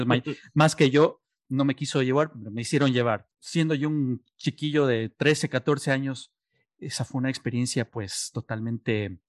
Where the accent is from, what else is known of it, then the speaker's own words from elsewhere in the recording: California, United States; yo soy de Estados Unidos, de California, en unas vacaciones a Ecuador, familias de allá